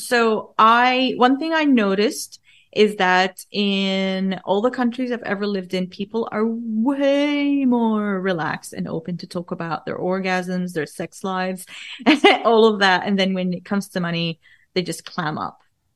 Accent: Jordan; So I grew up in the Middle East, and I grew up in the 80s and the 90s. And while I was growing up, there was like so much war around us, around Jordan, where I grew up.

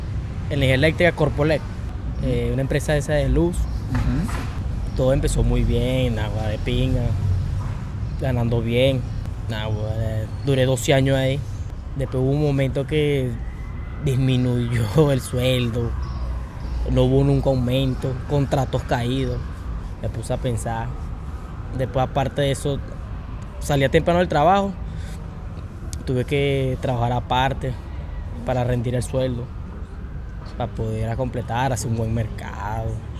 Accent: Barquisimeto, Lara, Venezuela; edad 31 años y soy de Venezuela, Barquisimeto, estado Barquisimeto. Estado Lara.

